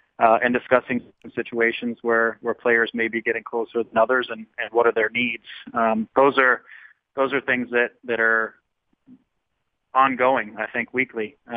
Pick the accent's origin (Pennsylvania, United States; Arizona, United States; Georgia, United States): Arizona, United States; I went back to my hometown of Arizona